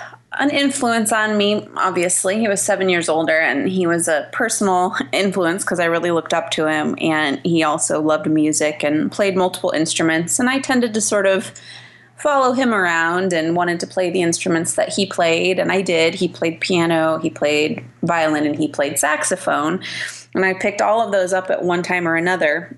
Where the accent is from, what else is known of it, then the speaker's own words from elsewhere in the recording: Washington, United States; and then I moved back to the Northwest, which is my home state. It's where I'm from, Washington.